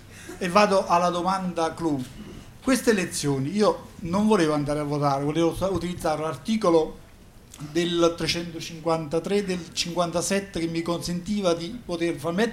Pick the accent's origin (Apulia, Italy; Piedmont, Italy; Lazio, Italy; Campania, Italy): Campania, Italy; Naples; Nella mia regione d'origine, io sono napoletano